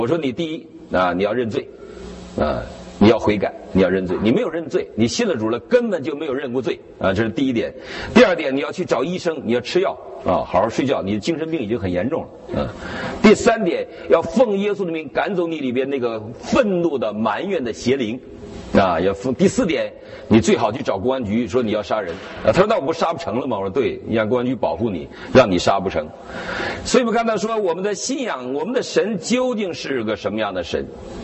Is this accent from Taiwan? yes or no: no; Northeast China, China; 我们东北人这个发言